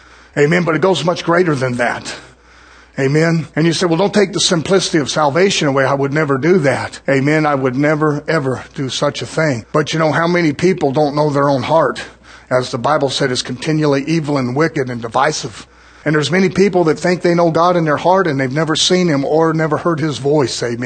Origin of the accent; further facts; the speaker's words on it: United States; born there; Yeah, I'm thankful I was born in America.